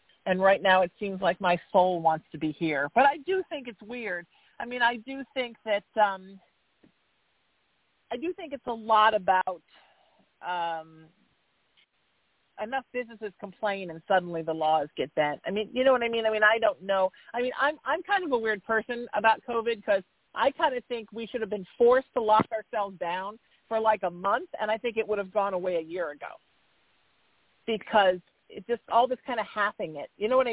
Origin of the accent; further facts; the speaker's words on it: California, United States; when I grew up in Orange County in Los Angeles, seemed like this mirage that you couldn't go near.